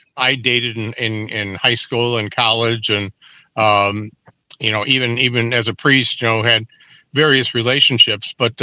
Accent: Chicago, Illinois, United States; Yeah, we're a typical Northwest Side Polish-German family. Grew up, around Portage Park, actually right across the street from Chopin Park.

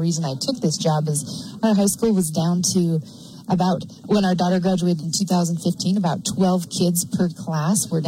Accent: Ringling, Montana, United States; I grew up in Ringling, Montana. We still ranch there, and White Sulphur is my home community.

